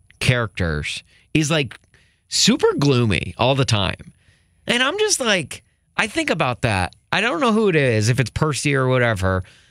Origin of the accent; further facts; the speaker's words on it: Chicago, Illinois, United States; I actually like the trains. Am I allowed to admit that as a Chicagoan?